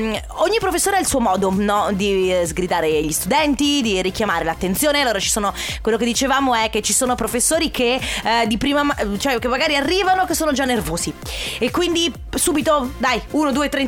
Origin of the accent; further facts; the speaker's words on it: Sicily, Italy; E noi siamo siciliani, la polenta fritta non è roba nostra.